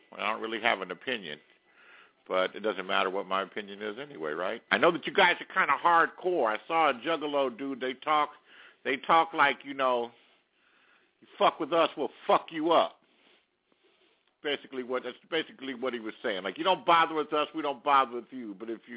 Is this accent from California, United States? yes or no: yes; Los Angeles, California, United States; I know of … I grew up in Los Angeles.